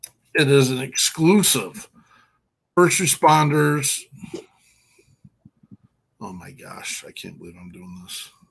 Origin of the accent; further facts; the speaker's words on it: Cody, Wyoming, United States; I'm from Cody, Wyoming. I'm about as hillbilly as they come.